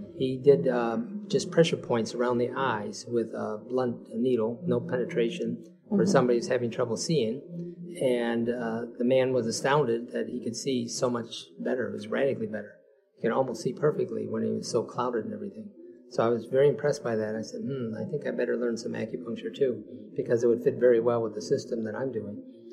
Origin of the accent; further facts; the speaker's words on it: Midwest, United States; accent: Midwest; And I said, does my Midwest accent show?